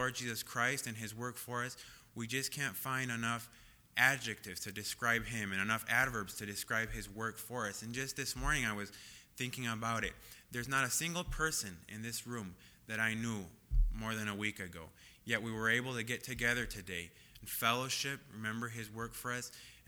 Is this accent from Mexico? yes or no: yes; Mexico; moved away as an adult; I was born in 1984 in Mexico. And up until 6 months ago, I lived in Mexico. I've lived in Mexico all my life until then.